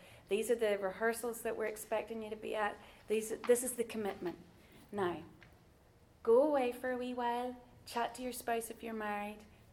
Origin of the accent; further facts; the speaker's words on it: Ireland; It's because we're Irish and we get away with all sorts of naughtiness.